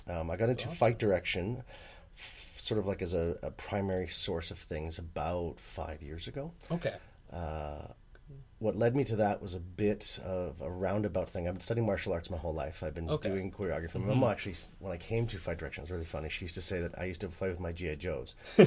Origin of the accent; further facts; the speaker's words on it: Calgary, Alberta, Canada; also born or lived in Banff; I was born in Banff, Alberta, and grew up in Calgary.